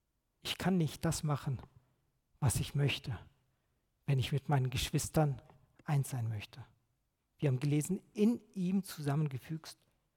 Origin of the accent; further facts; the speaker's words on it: Paderborn, North Rhine-Westphalia, Germany; Ich komme aus Paderborn. Bei Paderborn ist die A33.